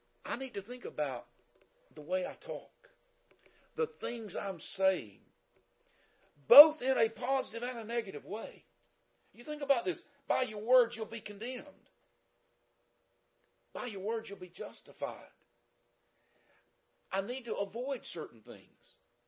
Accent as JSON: {"language": "English", "town": "Oak Grove", "region": "Florida", "country": "United States", "lives_now": "Athens, United States", "said": "I guess you can say I am from Athens, Alabama. I live there now, but I'm from Oak Grove, Florida. It's just an Oak Grove on the other end of the state, but it's good to be back in my home state."}